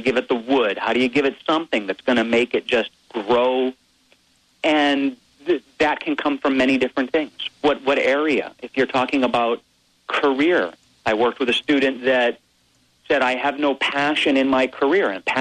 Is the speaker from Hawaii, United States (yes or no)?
yes; Hawaii, United States; See, now I'm from Hawaii, and these fireplace analogies are really tough for me.